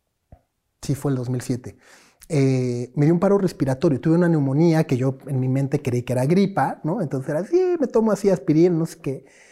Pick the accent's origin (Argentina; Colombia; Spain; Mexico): Mexico; Mexico City; born there; Toda mi familia de mi papá es de allá. Yo nací en la Ciudad de México y muchos veranos cuando era niño los pasé allá.